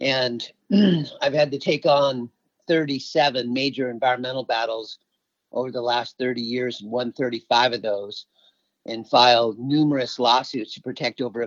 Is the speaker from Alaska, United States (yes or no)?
yes; Alaska, United States; an Eyak Athabaskan native from the Copper River Delta and Prince William Sound region in Alaska. And I'm from the Eagle Clan.